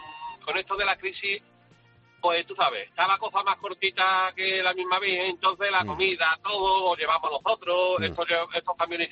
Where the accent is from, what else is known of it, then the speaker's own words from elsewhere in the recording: Seville, Andalusia, Spain; yo soy de aquí de Sevilla, ¿no?